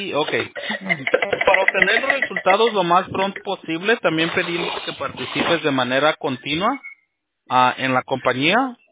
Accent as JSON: {"language": "Spanish", "country": "Mexico", "said": "yo soy mexicano"}